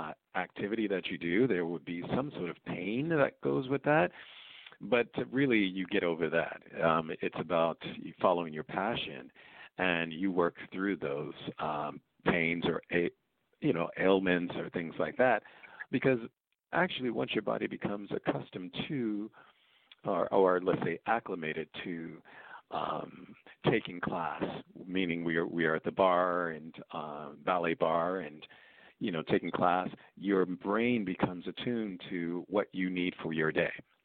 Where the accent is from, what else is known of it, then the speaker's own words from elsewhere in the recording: Queens, New York, United States; I always have been dancing in our house and things like that, where I grew up in Queens, New York.